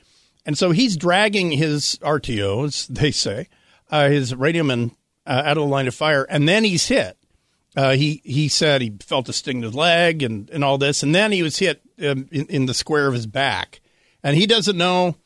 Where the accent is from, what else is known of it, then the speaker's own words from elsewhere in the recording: Hawaii, United States; also born or lived in Port Angeles, United States; And I grew up where I grew up on Pulamani Street in Hawaii before we moved to Port Angeles.